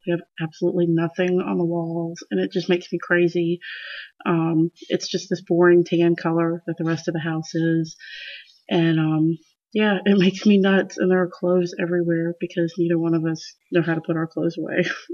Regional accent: North Carolina, United States; I am from North Carolina, and I was born in 1979, so I'm kind of old anyway.

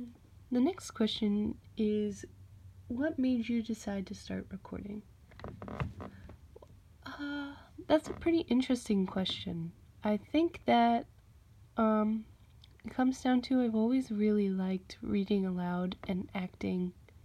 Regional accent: United States; So, I am from the United States.

